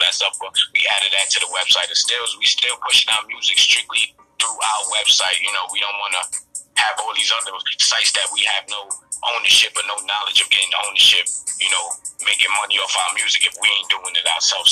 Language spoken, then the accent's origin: English; New York, United States; growing up in New York, you know, back in the day, late 90s, early 2000s